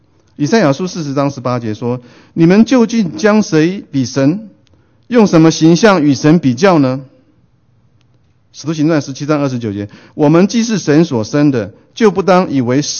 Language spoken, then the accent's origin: Chinese; Taiwan; 我从台湾来，台湾有很多的偶像，很多的偶像。